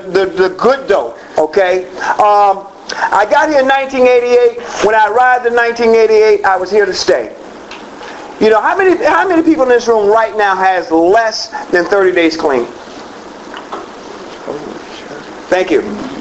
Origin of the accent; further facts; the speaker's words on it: Newark, New Jersey, United States; now in West Palm Beach, United States; I remember, I'm from Newark, New Jersey, originally. And thank you. Glad you're here, too. I'm originally out of Newark, New Jersey.